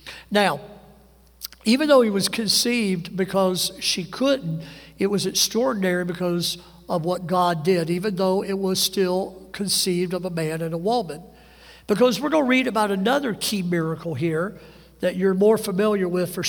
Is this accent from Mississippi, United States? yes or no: yes; Decatur, Mississippi, United States; I grew up in Decatur, Mississippi.